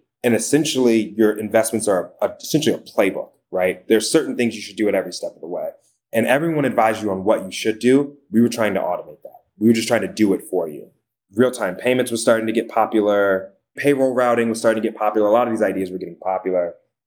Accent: Dayton, Ohio, United States; And I come from Dayton, Ohio. No one's investing.

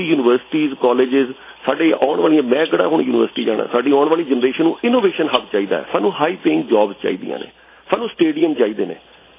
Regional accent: Punjab, India; ਜਦੋਂ ਅਸੀਂ ਪੰਜਾਬ ਤੋਂ ਬਾਹਰ ਨਿਕਲੇ ਹਾਂ ਚਾਹੇ ਅਸੀਂ ਇੰਜੀਨੀਅਰਿੰਗ ਕਾਲਜ ਪੜ੍ਹੇ ਹਾਂ ਸਾਨੂੰ ਇੱਕ ਸ਼ੌਕ ਵੀ ਸੀਗਾ ਕਿ ਚਾਹੇ ਸਿਕੰਦਰਾਬਾਦ ਕਿਉਂਕਿ ਜਿੱਥੇ ਅਸੀਂ ਪੜ੍ਹੇ ਹਾਂ ਬਿੱਦਰ

